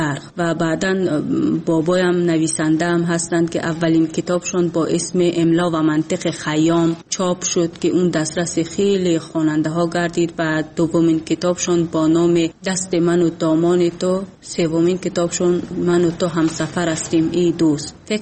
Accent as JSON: {"language": "Persian", "country": "Tajikistan", "said": "اصلا وقتی که من بیرون از تاجیکستانم بودم"}